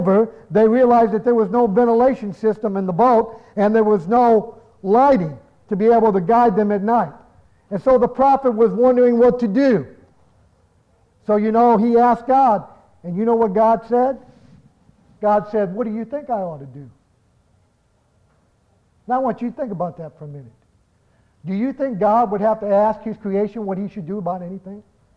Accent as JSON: {"language": "English", "town": "Gary", "region": "Indiana", "country": "United States", "tie": "born there", "said": "You know what? I was born in Gary, Indiana."}